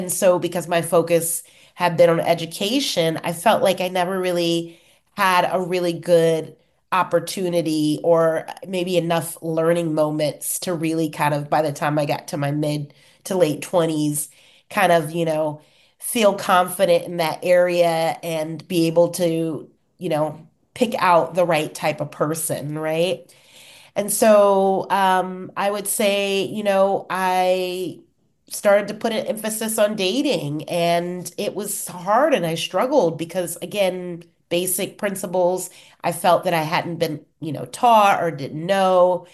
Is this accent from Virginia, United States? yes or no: yes; Virginia, United States; But I grew up in Virginia in a single family home.